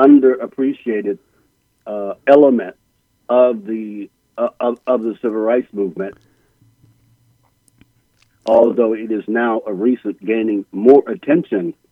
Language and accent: English; Hattiesburg, Mississippi, United States; I was so looking forward to being involved in my hometown of Hattiesburg.